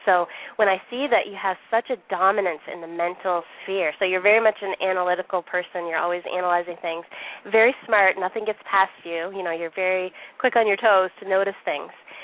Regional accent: the Maritimes, Canada; now in Calgary, Canada; because I'm living in Calgary, and I'm actually from the Maritimes, the East Coast

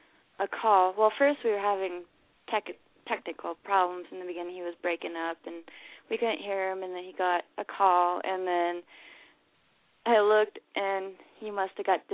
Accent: Montana, United States; I'm mm-hmm. from Montana, so.

